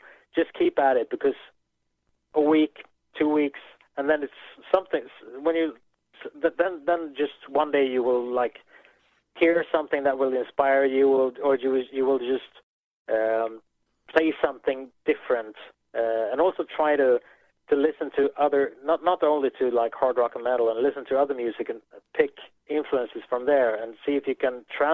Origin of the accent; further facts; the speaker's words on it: Sweden; since we're from Sweden, I think we have some other influences